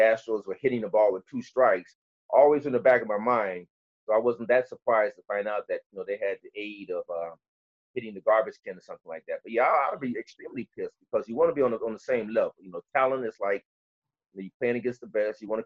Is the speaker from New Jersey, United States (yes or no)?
no; Gary, Indiana, United States; I guess growing up in Gary, Indiana, you know, the Cubs were on our local TV.